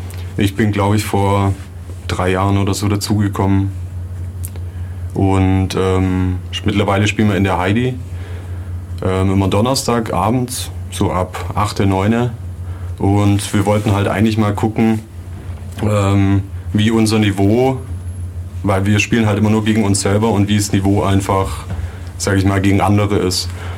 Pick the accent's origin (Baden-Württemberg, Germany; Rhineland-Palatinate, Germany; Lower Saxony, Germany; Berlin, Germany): Baden-Württemberg, Germany; Ulm; Ich bin aus Ulm. Komme eigentlich schon immer hier aus der Gegend.